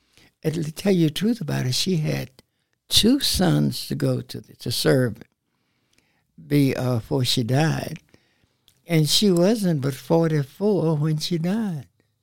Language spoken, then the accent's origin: English; United States; Yes, I was.